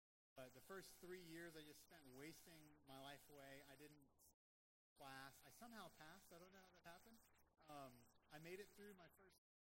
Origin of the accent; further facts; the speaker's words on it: Florida, United States; I grew up in Florida. But, yes, I grew up in Florida, and I wasn't a Christian.